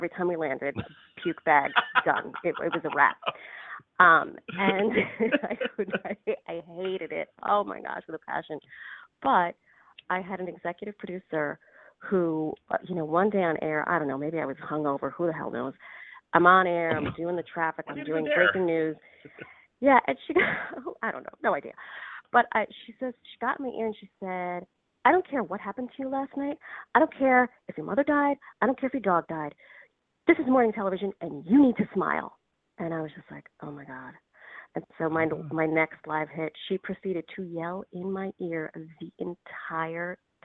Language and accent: English; Puerto Rico; I'm Puerto Rican. My parents were born and raised in Puerto Rico. I'm the youngest of four siblings, and my culture is incredibly important to me.